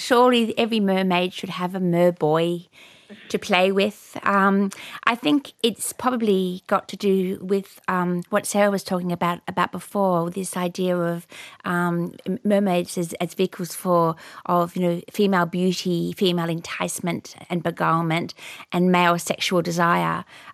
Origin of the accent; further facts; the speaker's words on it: Sydney, New South Wales, Australia; I've always been a bit of a water baby, and I grew up here in Sydney, surrounded by water on all sides.